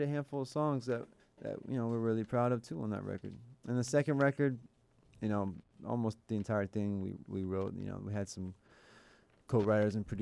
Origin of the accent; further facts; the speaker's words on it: New Jersey, United States; now in Orlando, United States; Yeah, and I grew up in New Jersey, but I've lived in Orlando for the past, 10, 15 years.